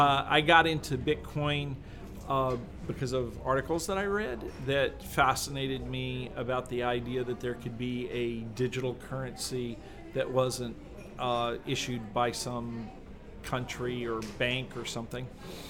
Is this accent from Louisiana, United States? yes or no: yes; Louisiana, United States; I grew up south of Shreveport in Louisiana.